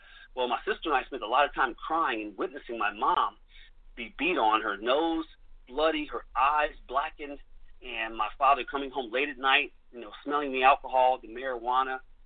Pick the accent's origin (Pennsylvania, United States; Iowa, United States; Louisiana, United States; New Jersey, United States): New Jersey, United States; Trenton; So I'm originally from Jersey, Trenton, New Jersey, actually. Good place to be from.